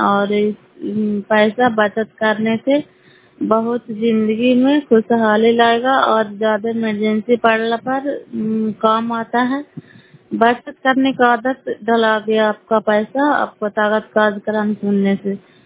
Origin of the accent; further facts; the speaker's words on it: Bairiyanj, Bihar, India; नालंदा जिला कराय ब्लॉक मकरौता पंचायत ग्राम बैरियंज की निवासी हूँ।